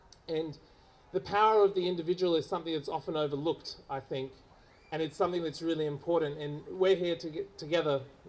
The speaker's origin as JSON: {"language": "English", "town": "Hervey Bay", "region": "Queensland", "country": "Australia", "tie": "born or raised there", "said": "I grew up in Harvey Bay, as I said, and the whales used to visit there."}